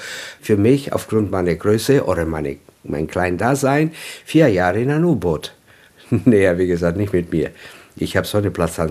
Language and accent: German; Italy; now in Germany; Bin ich ein Italiener, der seit Jahren in Deutschland ist, oder bin ich ein Deutscher, der ab und zu mal Italienisch redet? Ich weiß es selber nicht.